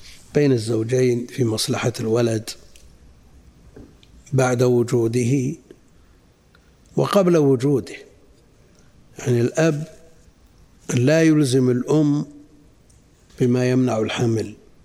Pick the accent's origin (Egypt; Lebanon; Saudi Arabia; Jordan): Saudi Arabia; Najd; وهذا مستفيض عندنا في نجد، ويمكن في الحجاز